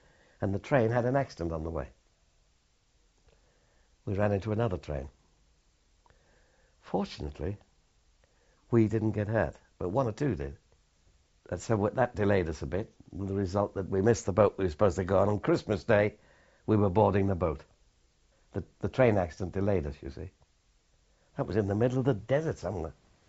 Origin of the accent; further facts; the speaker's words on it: Liverpool, North West England, United Kingdom; Liverpool. My hometown.